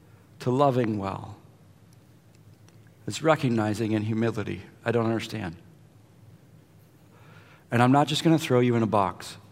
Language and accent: English; Michigan, United States; and I'm this kid from Michigan, and now I'm here in the midst of this